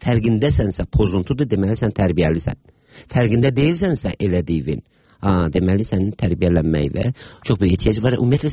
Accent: Baku, Azerbaijan; Və mən çox uşaq yaşlarından Bakıda böyümüşəm.

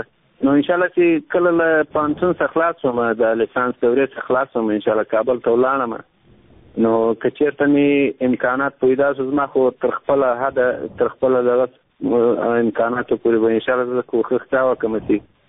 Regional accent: Afghanistan; زه یو افغان یم

